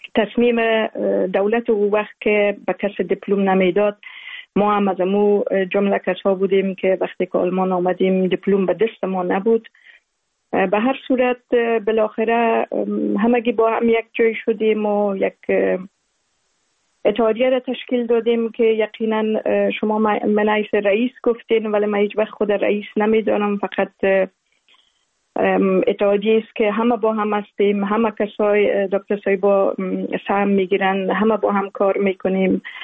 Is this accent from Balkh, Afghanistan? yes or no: no; Kabul, Afghanistan; also born or lived in Uruzgan / Zabul / Maymana; کودکی را و طفولیت خود در ولایات مختلف افغانستان گذشتاندیم. مکتب ابتدایی را در قریه بایان، ولایت اروزگان، زابل، میمنه و همچنان در کابل لیسه را